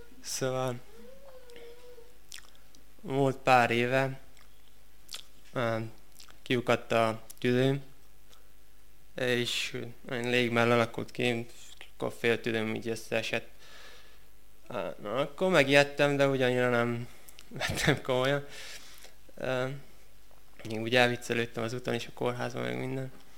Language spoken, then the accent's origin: Hungarian; Hadad, Satu Mare County, Romania; Hadadról jöttem már, páran ismernek. Itt dolgozok most a Szatmáron